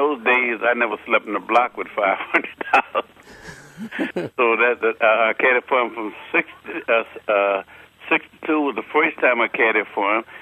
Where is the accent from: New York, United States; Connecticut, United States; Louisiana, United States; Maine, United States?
Louisiana, United States; New Orleans; now in Houston, United States; Yeah, I'm down in Houston. I'm a evacuee from New Orleans. Got flooded out in New Orleans, so I had to come to the closest place, which is Texas.